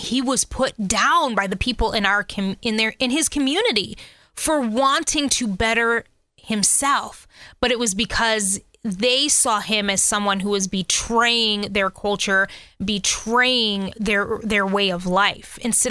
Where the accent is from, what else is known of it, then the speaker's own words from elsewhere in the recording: United States; that was a complete culture shock to me because here I am from America.